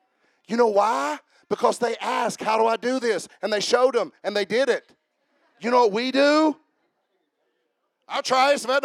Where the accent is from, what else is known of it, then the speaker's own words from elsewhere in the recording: Fargo, West Virginia, United States; I was from Fargo, West Virginia. I barely knew what was on the other side of Coal City.